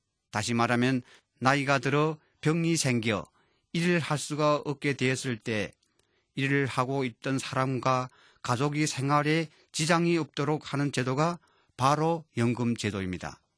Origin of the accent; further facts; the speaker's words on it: North Korea; now in Japan; 북조선에서 강제적으로 시키는 일에 익숙된 저는 일본 회사에서